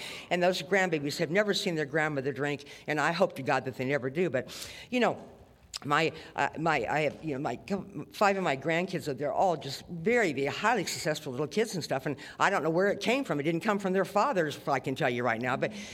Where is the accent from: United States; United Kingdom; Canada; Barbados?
United States; Lincoln, Nebraska; But anyway, I grew up in Lincoln, Nebraska. I come from a wonderful home there in Nebraska.